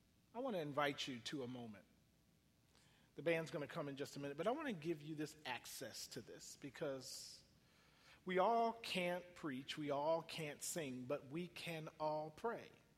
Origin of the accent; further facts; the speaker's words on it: Cleveland, Ohio, United States; Now, I'm going to throw this in as a bonus because I'm from Cleveland.